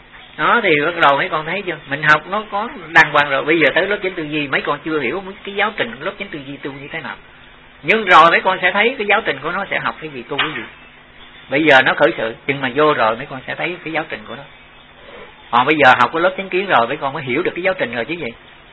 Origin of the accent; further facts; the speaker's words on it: Southern Vietnam, Vietnam; mà chứ không phải là như miền Nam mình á, thì dân miền Nam mình nó chiều chiều